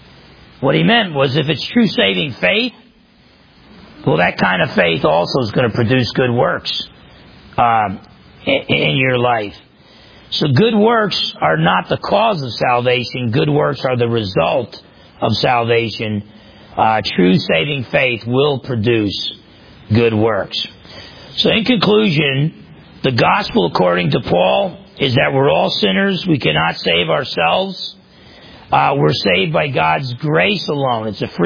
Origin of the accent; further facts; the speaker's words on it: New Jersey, United States; you're the same jerk you were when you were 20 years old growing up in New Jersey.